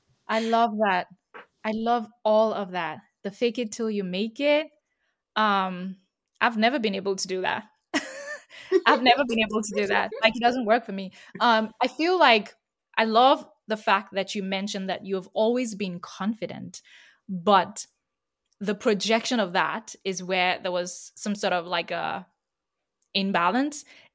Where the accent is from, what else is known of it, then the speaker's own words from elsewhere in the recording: Nigeria; I grew up in Nigeria, by the way, and I studied in Nigeria